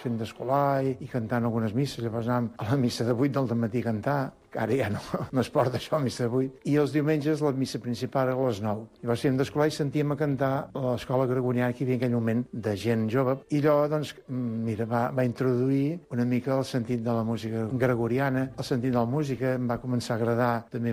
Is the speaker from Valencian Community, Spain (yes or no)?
no; Vilafranca del Penedès, Catalonia, Spain; de Vilafranca del Penedès, nascut el setembre del 1940, 72 anys.